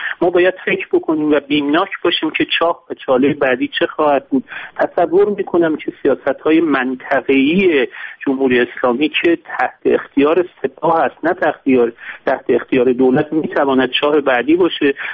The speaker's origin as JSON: {"language": "Persian", "country": "Iran", "said": "من خب نمیتوانم حسرت و تأسف خودم رو به عنوان یک ایرانی از اینکه میلیاردها دلار هزینه برداخت شده"}